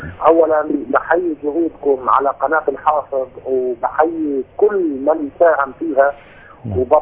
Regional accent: Palestine; انا فلسطيني الاصل

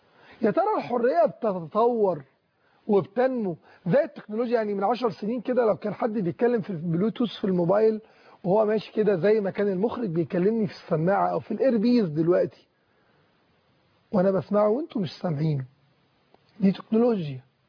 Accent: Egypt; نفهمه كمصريين، نفهمه كمسلمين، نفهمه كعرب

